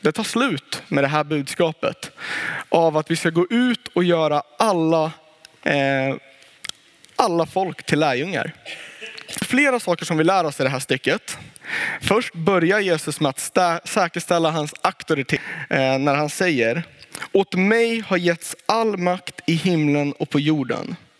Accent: Värmdö, Stockholm County, Sweden; now in Jönköping, Sweden; Jag kommer från Värmdö. Det sägs att det ska vara den bästa ön, men det finns väl olika meningar på det där. Men därifrån kommer jag. Det ligger i Stockholms skärgård. Och jag bor numera i Jönköping.

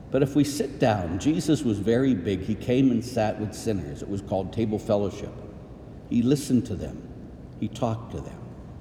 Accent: Pittsburgh, Pennsylvania, United States; when I was growing up in Pittsburgh, we would have race riots.

